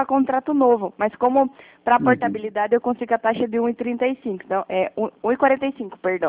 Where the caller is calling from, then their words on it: Guarapuava, Paraná, Brazil; Eu sou de Guarapuava, Paraná.